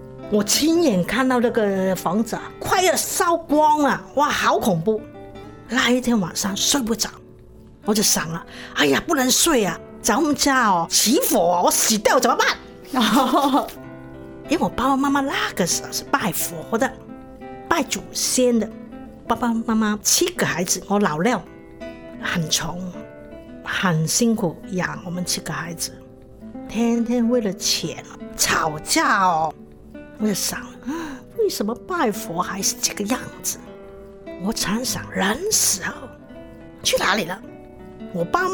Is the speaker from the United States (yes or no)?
no; Hong Kong; 我本身是出生在香港。我的父母亲从广东台山，因为日本人打来中国，他们从乡下台山带着我的大哥大姐跑到香港定居，